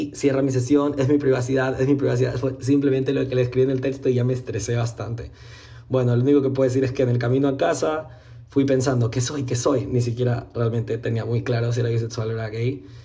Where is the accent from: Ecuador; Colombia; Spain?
Ecuador; soy de Ecuador